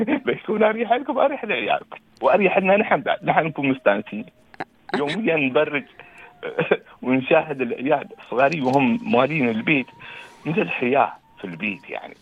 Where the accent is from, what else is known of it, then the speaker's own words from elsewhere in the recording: Sharjah, United Arab Emirates; مثلا أنا ما أخذ من رأس الخيمة وأنا من الشارج، معناته أني أسكن في رأس الخيمة